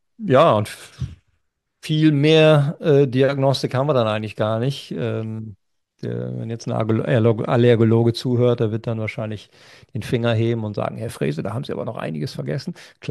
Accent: Lower Saxony, Germany; So bin ich mit Bäumen nicht aufgewachsen. Ich bin nicht am Waldesrand im Wald aufgewachsen, sondern an einer Küste, die, wir sagen ja in Ostfriesland immer ganz gerne, wo man dann Samstag schon sieht, wer sonntags zum Tee kommt.

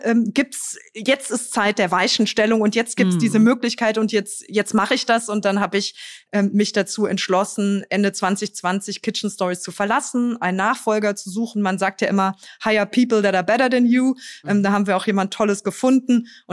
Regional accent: Trier, Rhineland-Palatinate, Germany; now in Berlin, Germany; in meiner Heimat, und das ist Trier

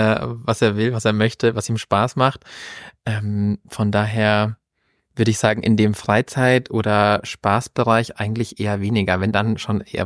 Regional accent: Wolfratshausen, Bavaria, Germany; Also ich komme ja selber aus dem Süden von München, aus der Wolfratshauser Ecke. Und allein da haben wir natürlich den Starnberger See. Da bin ich quasi groß geworden.

